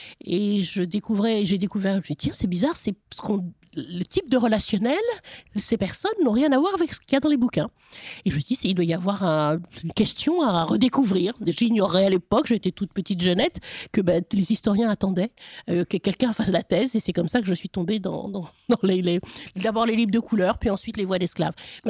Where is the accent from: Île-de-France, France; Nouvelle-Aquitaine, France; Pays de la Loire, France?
Île-de-France, France; Paris; je suis née à Paris, j'ai vécu effectivement toute mon enfance, mon adolescence, une partie de ma vie adulte dans l'Hexagone